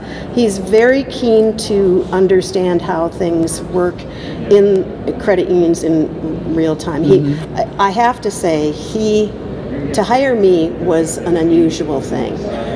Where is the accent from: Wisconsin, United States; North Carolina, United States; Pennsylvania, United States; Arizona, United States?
Wisconsin, United States; Baraboo; well, I'm from Baraboo where the tornadoes, you know, don't hit down because of the bluffs.